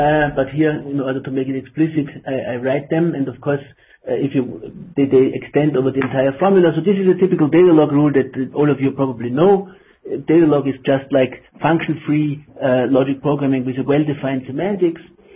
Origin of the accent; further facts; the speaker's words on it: Vienna, Austria; English is a second language; now in Oxford, United Kingdom; I have been in Oxford for 8 years, but I come from Vienna originally and from TU Vienna, and that's why my English is not really an Oxford English